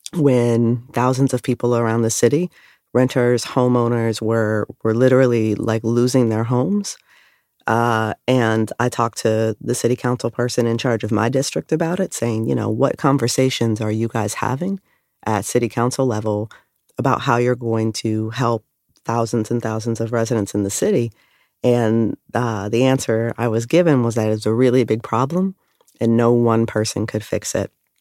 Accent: Columbus, Ohio, United States; now in Chicago, United States; I am originally from Columbus, Ohio, but moved to Chicago about 15 years ago.

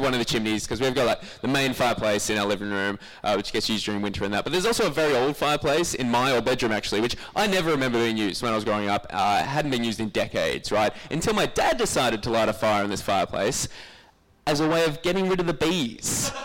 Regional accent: Geelong, Victoria, Australia; I'm from Geelong. Shout out to Geelong. Anyway, I was in Geelong, which is where I grew up and where my parents still live.

